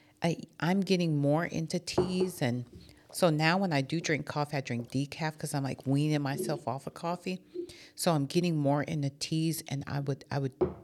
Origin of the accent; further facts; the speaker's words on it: Wisconsin, United States; We're both from Wisconsin, so you know we know.